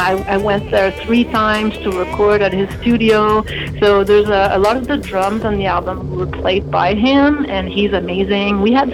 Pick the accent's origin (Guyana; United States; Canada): Canada; Quebec; born there; I was born in Quebec but my family's not from here, it kind of puts me in a global, you know, kind of position where home is everywhere.